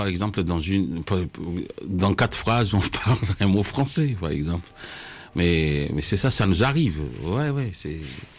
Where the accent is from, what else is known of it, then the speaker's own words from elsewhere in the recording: Madagascar; first language Malagasy; French is a second language; c'est malgache. Déjà, c'est ma langue natale. Bon, le français aussi